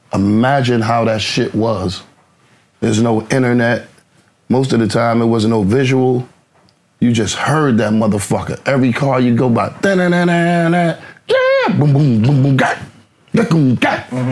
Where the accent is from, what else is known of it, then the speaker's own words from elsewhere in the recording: New York City, New York, United States; I was raised in the Bronx my whole life.